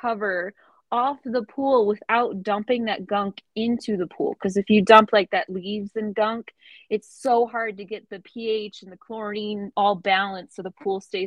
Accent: Fenton, Michigan, United States; So yeah, I grew up in Fenton, Michigan. It's a small place.

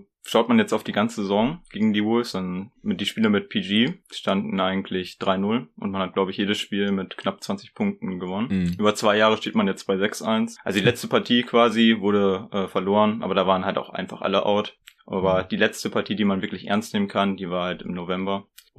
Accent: Ibbenbüren, North Rhine-Westphalia, Germany; ich komme aus Ippenbüren. Wer das kennt, Shoutout an dich. Das liegt so Osnabrück-Münsterland-mäßig.

